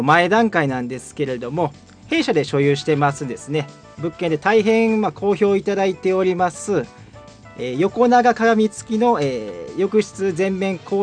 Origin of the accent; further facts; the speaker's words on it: Osaka, Japan; born there; now in Kyoto, Japan; 生まれはまあ大阪なんですけれども、現在は京都で一人暮らしをしております。